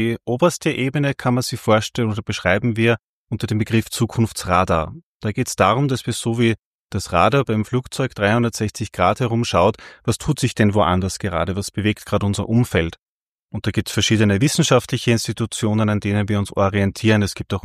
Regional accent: Upper Austria, Austria; was mir als Oberösterreicher natürlich immer besonders freut

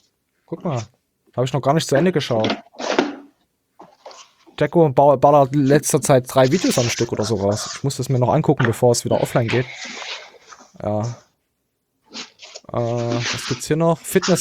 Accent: East Germany, Germany; born there; Ich bin einfach nur im Osten geboren

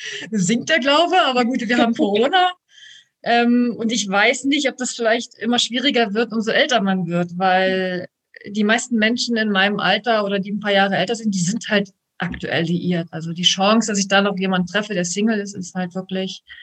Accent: Brandenburg, Germany; now in Hamburg, Germany; Nein, ich bin keine gebürtige Hamburgerin. Ich komme ursprünglich aus dem Spreewald in Brandenburg, lebe aber jetzt seit 15 Jahren in Hamburg.

